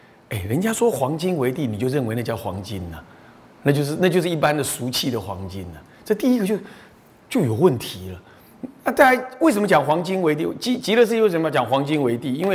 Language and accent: Chinese; Beitou, Taipei, Taiwan; 你说北投，我的故乡那个北投，北投在前一站叫做奇里岸。